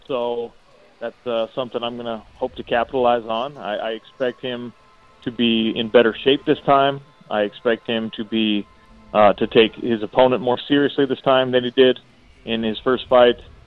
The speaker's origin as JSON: {"language": "English", "town": "Salt Lake City", "region": "Utah", "country": "United States", "tie": "born or raised there", "said": "And my hometown University of Utah Utes are playing at the same time that I'm fighting."}